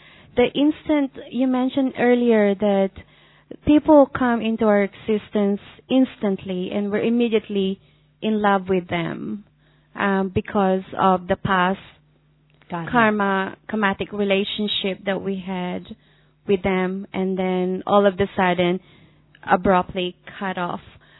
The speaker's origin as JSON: {"language": "English", "country": "Australia", "said": "And I came from Australia, and it's a great country"}